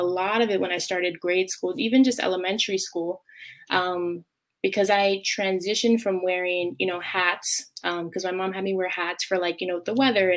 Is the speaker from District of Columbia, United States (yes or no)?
no; New York City, New York, United States; I was born and raised in New York City.